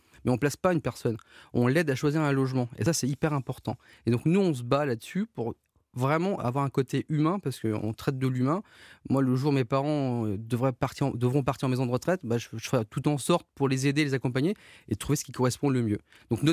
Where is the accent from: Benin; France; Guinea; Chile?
France; Lyon, Auvergne-Rhône-Alpes; Non, j'étais en Bourgogne. Mm-hmm. Et pas très loin de la région parisienne, on est de Lyon.